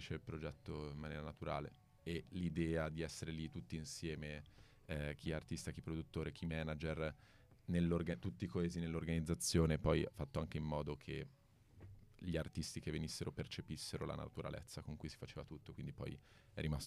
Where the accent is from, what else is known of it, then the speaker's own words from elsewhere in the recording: Varese, Lombardy, Italy; il venerdì e il sabato siamo tutti di Varese